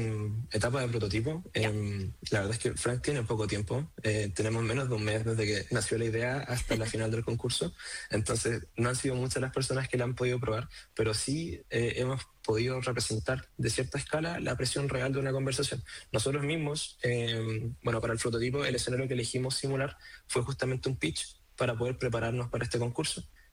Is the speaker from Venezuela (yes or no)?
no; Concepción, Biobío, Chile; más nosotros que somos de Concepción. Bueno, Vicente es de Santiago, yo soy de Concepción.